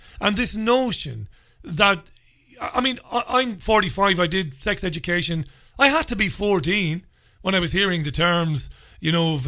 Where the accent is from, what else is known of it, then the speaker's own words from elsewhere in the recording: Ireland; there are people who don't like me because I'm Irish.